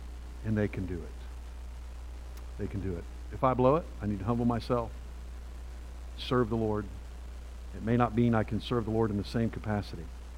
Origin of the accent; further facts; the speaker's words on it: United States; Being an American is a great blessing.